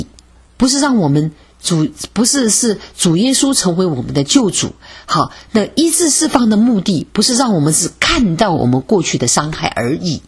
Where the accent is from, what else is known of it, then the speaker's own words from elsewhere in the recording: China; 我们中国人里面重男轻女非常严重。